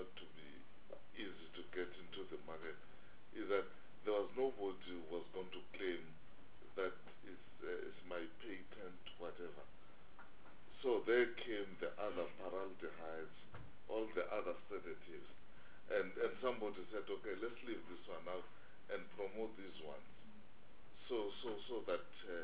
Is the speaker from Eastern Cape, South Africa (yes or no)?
yes; Eastern Cape, South Africa; You know, I come from Eastern Cape.